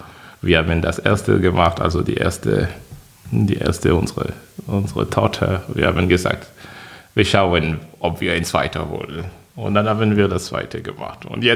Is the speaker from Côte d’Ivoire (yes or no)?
yes; Côte d’Ivoire; German is a second language; Ich komme aus der Elfenbeinküste.